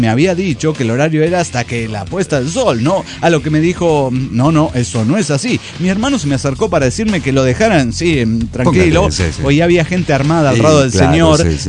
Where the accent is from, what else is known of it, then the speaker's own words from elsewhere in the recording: Tuxtepec, Oaxaca, Mexico; Tuxtepec, Oaxaca, es mi pueblo natal.